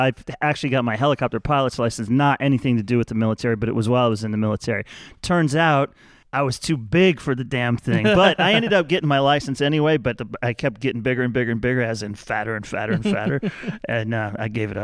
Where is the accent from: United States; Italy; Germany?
Germany; I grew up largely in Germany as a kid. And I didn't necessarily learn German there when I was a kid, but after I was in the military, I was living over there and I went to school and I learned German and I've been speaking it for a while.